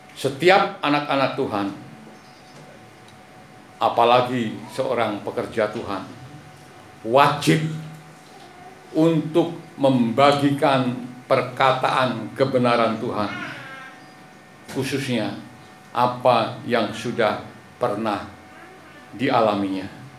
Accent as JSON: {"language": "Indonesian", "town": "Magelang", "region": "Central Java", "country": "Indonesia", "tie": "born or raised there", "said": "Saudara-saudara, saya ini orang asli Magelang."}